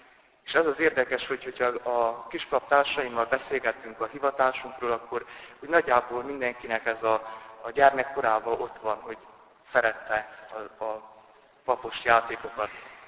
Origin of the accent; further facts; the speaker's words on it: Csíkcsicsó, Harghita, Romania; Csicsicsóból származom.